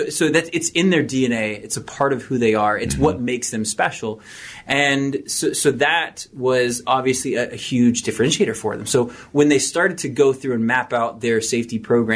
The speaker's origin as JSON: {"language": "English", "region": "Kentucky", "country": "United States", "also_born_or_lived": "Savannah, Georgia", "said": "Like, I'm from Kentucky, then moved down to Savannah, Georgia. Good old boy. I just felt at home."}